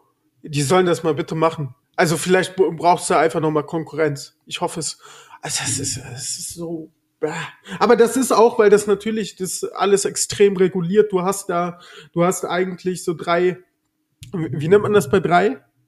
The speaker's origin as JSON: {"language": "German", "region": "North Rhine-Westphalia", "country": "Germany", "tie": "born or raised there", "said": "ich bin heute von Unna zurück in meine Heimat gefahren, im Sauerland"}